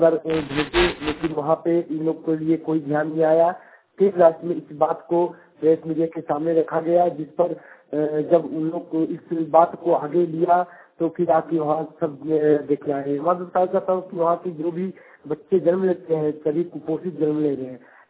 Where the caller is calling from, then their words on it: Jharkhand, India; हमारे जिला कोडरमा जिला के अंतर्गत दुमचास प्रखंड में एक जीवराडी गांव है